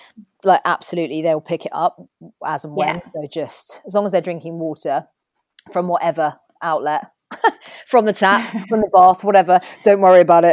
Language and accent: English; South East England, United Kingdom; also born or lived in Kenya; Then we moved back to the UK. I was brought up in Kent. I went to a grammar school down there.